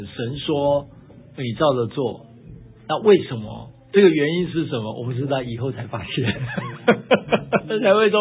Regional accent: China; 就像好像我们中国人过年了，我们贴那个春联呢

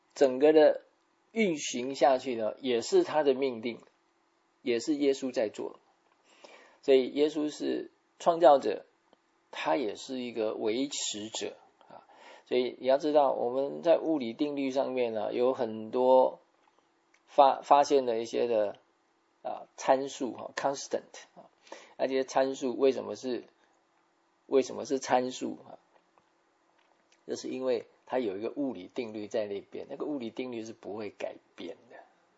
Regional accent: China; 当然我们通常讲好像我们中国人的嫡长子一定要是大老婆 正式

